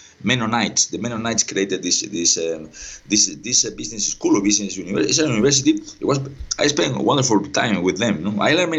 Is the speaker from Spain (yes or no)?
yes; Barcelona, Catalonia, Spain; English is a second language; am a citizen from Barcelona. I was born in Barcelona. And also I was educated in Barcelona, no?